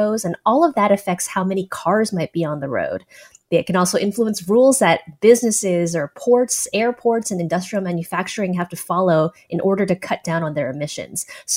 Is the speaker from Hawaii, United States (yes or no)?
no; San Francisco, California, United States; I'm from San Francisco. San Francisco's had composting for a very long time.